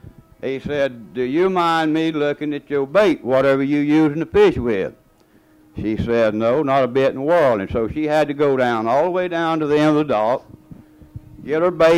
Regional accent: Steinhatchee, Florida, United States; like he told y'all, I'm from Steinhatchee. I don't know. How many of you ever been to Steinhatchee?

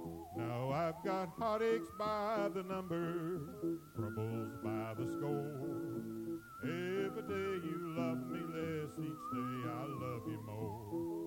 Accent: West Virginia, United States; I'm from West Virginia originally.

